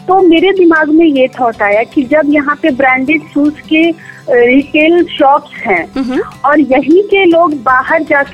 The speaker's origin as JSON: {"language": "Hindi", "town": "Patna", "region": "Bihar", "country": "India", "said": "और मैं पटना बिहार से हूँ"}